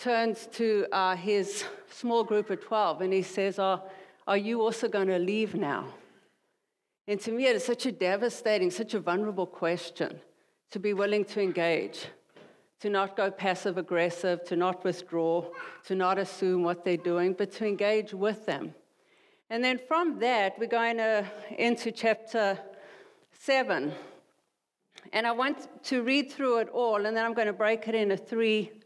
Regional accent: South Africa; I'm a missionary from South Africa.

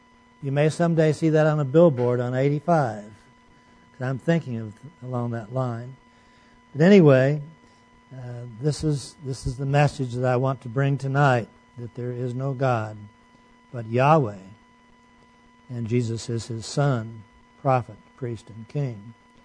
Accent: Pomona, California, United States; also born or lived in Oregon / Minnesota / Nebraska / Indiana; they were our pastors when I was growing up in Pomona, California.

